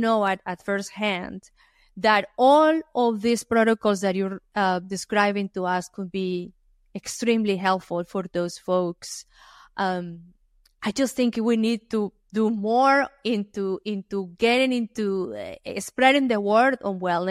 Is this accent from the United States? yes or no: no; Colombia; I grew up in Colombia.